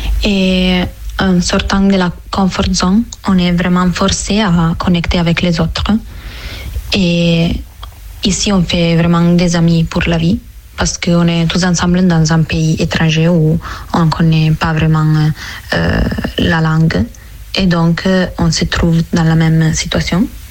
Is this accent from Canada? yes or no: no; Italy; French is a second language; now in Angers, France; je suis italienne et j'ai 22 ans.